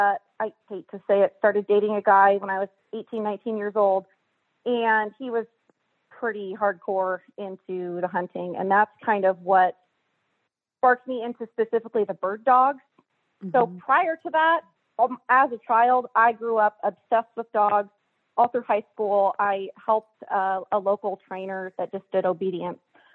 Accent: Sitka, Alaska, United States; Well, okay. So, I'm originally from Sitka, Alaska. And so there's nothing to do there other than hunt or fish.

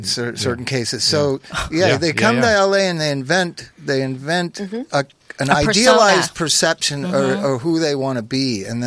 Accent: Palm Springs, California, United States; Yeah, and it evolved into that shame when I was growing up in Palm Springs.

